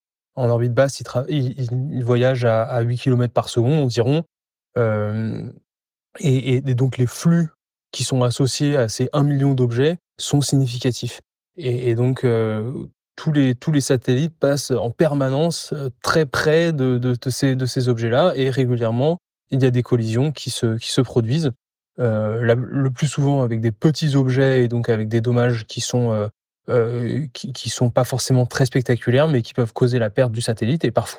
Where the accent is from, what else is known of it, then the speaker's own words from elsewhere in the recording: Paris, Île-de-France, France; now in Antwerp, Belgium; Sinon je suis parisien essentiellement, mais je vis en Belgique avec ma famille qui est à Anvers.